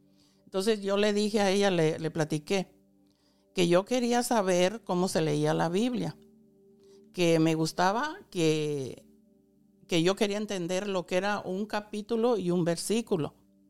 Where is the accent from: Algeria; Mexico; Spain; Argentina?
Mexico; moved away; cuando yo vine de México, yo no había oído hablar nada de ninguna religión, nomás donde yo estaba acostumbrada.